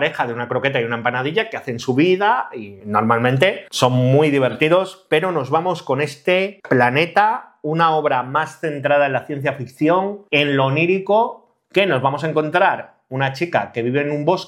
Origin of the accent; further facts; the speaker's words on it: León, Castile and León, Spain; yo al menos que soy de León